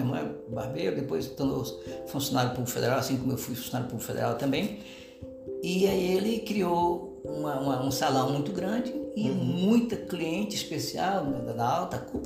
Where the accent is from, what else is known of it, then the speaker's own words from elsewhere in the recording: São Luís, Maranhão, Brazil; moved away; Saí do Maranhão, lá em São Luís do Maranhão, né? Mas fui engraxate também.